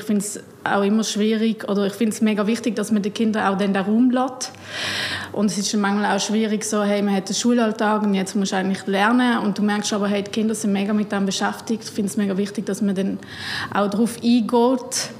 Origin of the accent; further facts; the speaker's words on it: Basel, Basel-Stadt, Switzerland; Ich bin 32 Jahre alt. Ich bin in Basel aufgewachsen.